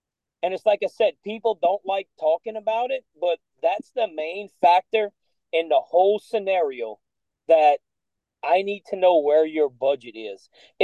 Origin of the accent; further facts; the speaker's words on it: Louisiana, United States; and Pete, so because I'm from Louisiana, I'm not bragging, I'm not whatever.